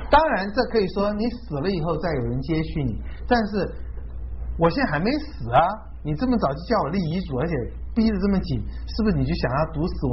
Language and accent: Chinese; Taiwan; 我们小的时候在台湾已经是这么富有了